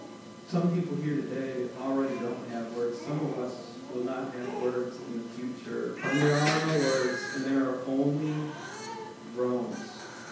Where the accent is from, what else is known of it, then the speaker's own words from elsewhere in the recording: Minnesota, United States; I remember, I grew up in Minnesota. I remember it was a beautiful July day. And we were at one of those 10,000 lakes in Minnesota.